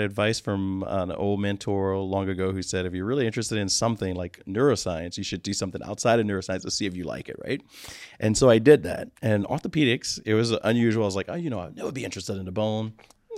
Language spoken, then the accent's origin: English; Brusly, Louisiana, United States; now in Rochester, United States; I grew up, my family is from New Orleans, but I grew up in West Baton Rouge Parish in a city known as Brule, Louisiana